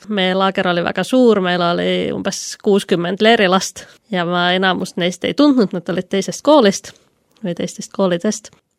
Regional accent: Kouvola, Kymenlaakso, Finland; Estonian is a second language; now in Estonia; Olen siis pärit Kouvolast ja meillä oli tollal 2000 alguses väga aktiivne koguduse noortetöö

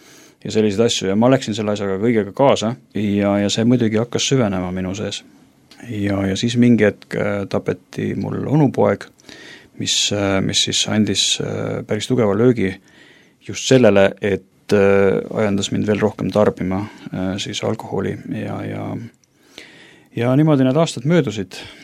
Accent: Tallinn, Harju County, Estonia; Mina olen pärit Tallinnast ja tegelikult juured pigem viivad Hiiumaale, aga pärit siis jah, ikkagi Tallinnas, sündinud Tallinnas, enam jaalt siis ikkagi nagu üles kasvanud ka seal kogu minu lapsepõlv ja see pärineb Tallinnast Nõmmelt. Selline väga tore rahulik koht üleskasvamiseks

